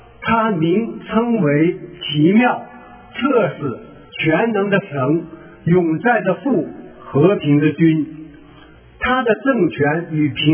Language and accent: Chinese; China; 咱们中国人怎么问呢？就说你吃了吗？